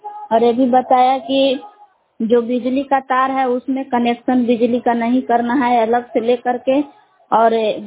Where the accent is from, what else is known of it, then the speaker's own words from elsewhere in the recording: Bilas, Bihar, India; ग्राम बिलास जिला कैमूर बबुआ के निवासी हूँ।